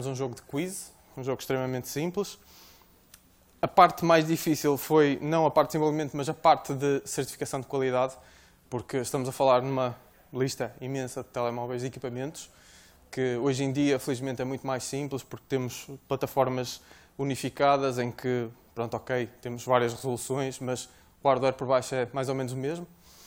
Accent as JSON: {"language": "Portuguese", "region": "Norte", "country": "Portugal", "said": "Não, eu sou do Norte. Portanto, ainda estou no fuso horário do Porto"}